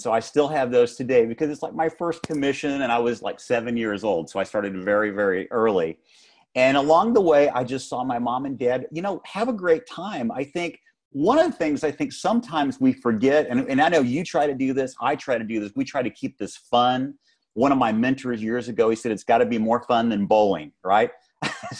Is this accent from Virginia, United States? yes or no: no; Fort Worth, Texas, United States; I grew up in Fort Worth, Texas, Warren, and I was a little cowboy.